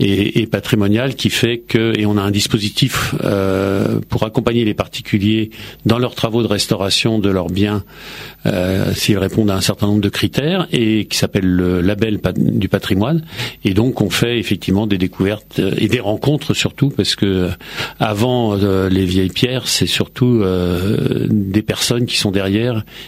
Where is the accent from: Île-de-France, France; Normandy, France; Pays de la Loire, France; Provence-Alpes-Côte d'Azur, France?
Île-de-France, France; Paris; born there; Je suis pontoisien aujourd'hui. Non, je suis né dans un autre département de la région parisienne, mais je suis né à Paris même. Mais je suis valdoisien d'adoption et pontoisien plus précisément.